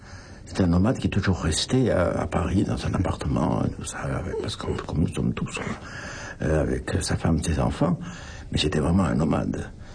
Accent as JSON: {"language": "French", "country": "Monaco", "said": "je suis de Monaco"}